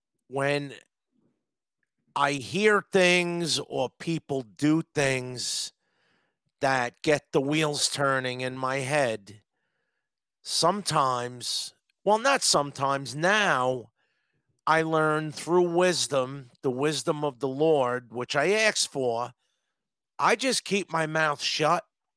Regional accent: Long Island, New York, United States; Long Island, New York.

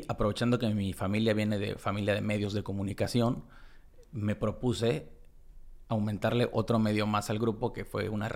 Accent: Cancún, Quintana Roo, Mexico; de Cancún, sí. Nací aquí en Cancún hace 30 años ya. Mis papás llegaron aquí a Cancún hace bastante tiempo, son de los pioneros de Cancún. Como sabemos, Cancún es una ciudad muy joven, pero mis papás son tabasqueños.

